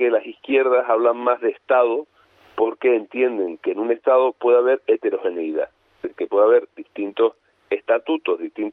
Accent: Canary Islands, Spain; y es a las que nosotros como canarios nos adscribimos.

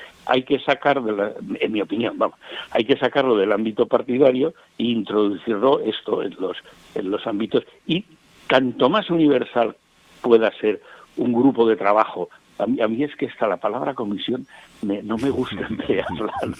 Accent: Burgos, Castile and León, Spain; moved away as an adult; Claro, y yo procedo de Burgos, el otro de Alemania, el otro de...

